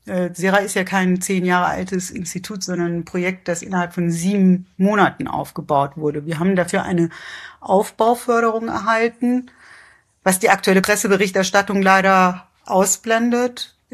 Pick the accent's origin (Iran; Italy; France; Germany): Iran; Ich bin Iranerin. Meine halbe Familie sind Muslime.